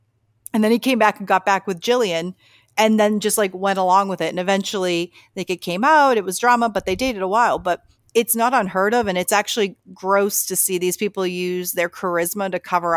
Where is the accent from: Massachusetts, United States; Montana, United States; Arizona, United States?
Massachusetts, United States; Boston; I am from the Boston area. We couldn't tell … Couldn't. I don't have that thick of an accent. It slips out here and there.